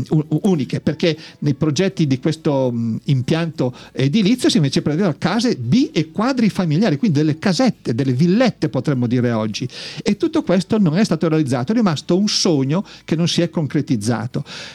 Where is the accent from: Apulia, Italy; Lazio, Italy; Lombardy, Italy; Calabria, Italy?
Lombardy, Italy; Cislago; io che vengo da Cislago e molte volte faccio il tratto dall'autostrada entrando a Turate